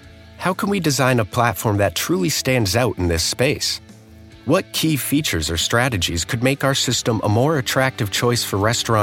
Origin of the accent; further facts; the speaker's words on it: New Jersey, United States; from New Jersey.